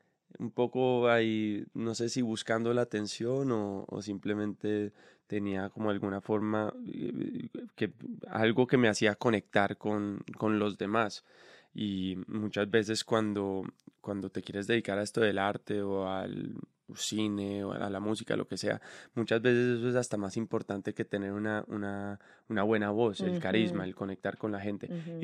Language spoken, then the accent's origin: Spanish; Medellín, Antioquia, Colombia; also born or lived in Cartagena; Yo nací el año que mataron a Pablo Escobar. Entonces seguía muy, muy fuerte la cosa en Medellín. Nos fuimos a Cartagena y después de Cartagena nos queríamos ir a vivir a Bogotá.